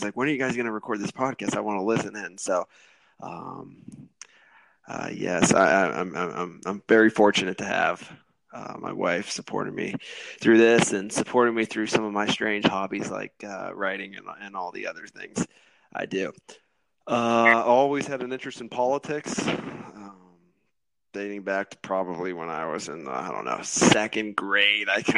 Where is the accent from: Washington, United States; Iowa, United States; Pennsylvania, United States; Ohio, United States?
Ohio, United States; Mahoning Valley; So a little bit about myself. I'm born and raised in the Mahoning Valley, happily married, and have two young sons